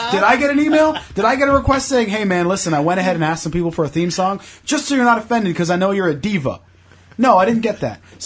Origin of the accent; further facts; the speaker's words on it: Wales, United Kingdom; I'm Welsh. I can't help it.